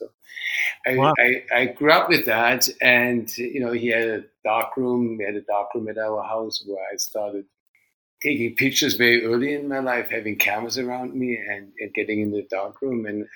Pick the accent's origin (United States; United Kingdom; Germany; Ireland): Germany; English is a second language; I grew up in Germany, and my father was a mountain climber.